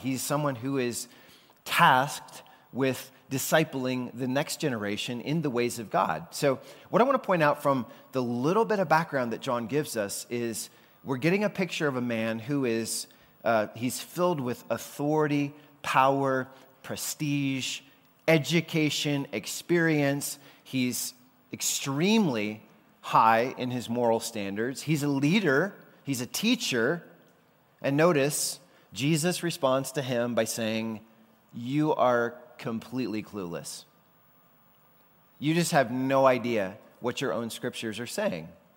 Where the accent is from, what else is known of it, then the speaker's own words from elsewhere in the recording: the South, United States; And I grew up in the South. Born again is a term that a lot of people use in the South for a lot of things.